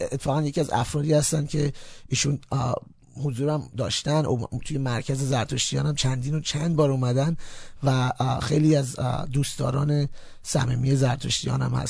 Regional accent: Iran; هم به عنوان یک ایرانی هم به عنوان یک زرتشتی

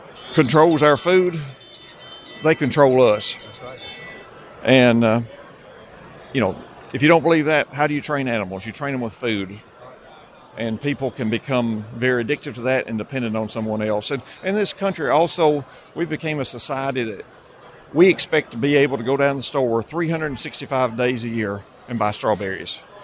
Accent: United States; we as American people have so many things to worry about

